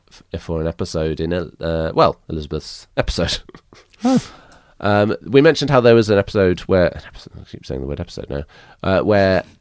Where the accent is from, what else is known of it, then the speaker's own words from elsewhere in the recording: Northern Ireland, United Kingdom; Growing up in Northern Ireland, I'd been sour to studying British history because everyone was so obsessed with it